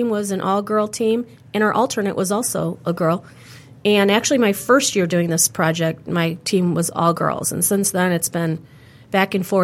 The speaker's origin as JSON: {"language": "English", "town": "Sterling Heights", "region": "Michigan", "country": "United States", "tie": "born or raised there", "said": "I went to high school at Sterling Heights High School, mm-hmm. and I graduated there and went to Wayne State."}